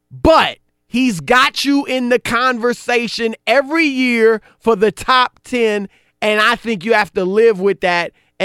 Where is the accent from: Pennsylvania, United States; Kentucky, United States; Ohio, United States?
Ohio, United States; Oh, and I'm from Ohio.